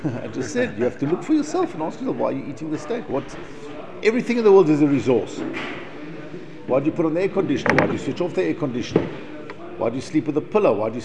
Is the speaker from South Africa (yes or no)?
yes; South Africa; Because I come from South Africa and that's what we have for breakfast